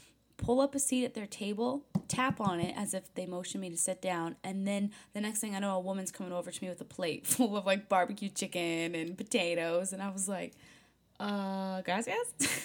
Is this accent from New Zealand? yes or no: no; New England, United States; They always have their guard up, especially growing up in New England.